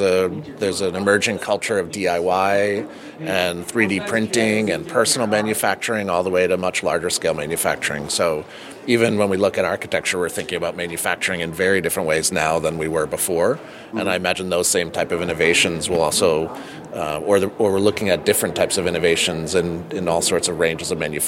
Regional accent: East Coast, United States; When I originally wanted to be a car designer, but I grew up on the East Coast.

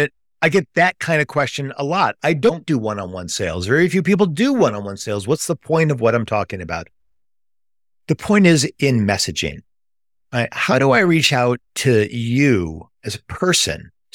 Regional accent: Midwest, United States; Like I grew up in the Midwest. I'm a Jewish guy.

